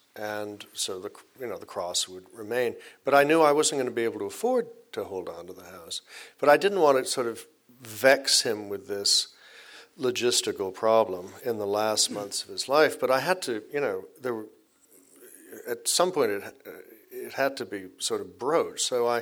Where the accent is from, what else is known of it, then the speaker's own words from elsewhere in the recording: Ireland; I'm Irish, and we kind of like the body, to have one last drink around, to wake the body.